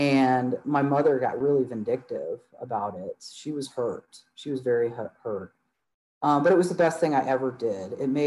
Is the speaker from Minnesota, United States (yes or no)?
no; New Orleans, Louisiana, United States; born there; because I was born in New Orleans and you legally can't change your birth unless you go through this whole legal process.